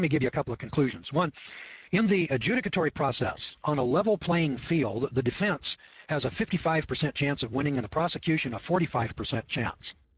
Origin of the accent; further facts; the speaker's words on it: Idaho, United States